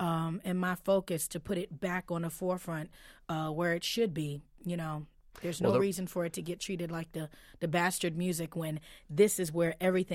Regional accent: New York City, New York, United States; You know, my mom's from North Carolina, but I grew up in New York City. So I got all that.

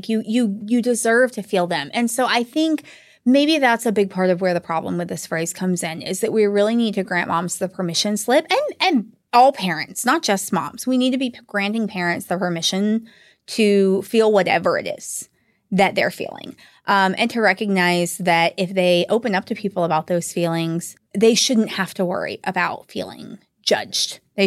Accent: Georgia, United States; So I'm from the South. I was raised in Georgia. I am the black sheep of the family who did not go to the University of Georgia.

